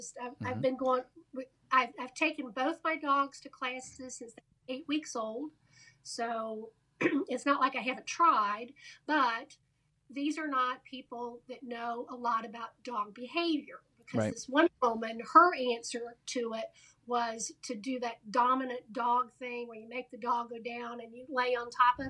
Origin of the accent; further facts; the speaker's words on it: Atlanta, Georgia, United States; now in Cincinnati, United States; Well, I live in Cincinnati, from Atlanta, Georgia, but that's cool.